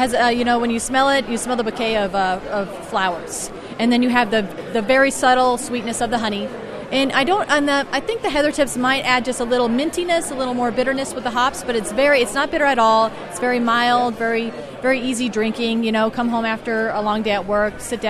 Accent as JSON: {"language": "English", "town": "Las Vegas", "region": "Nevada", "country": "United States", "said": "I am from Las Vegas, Nevada"}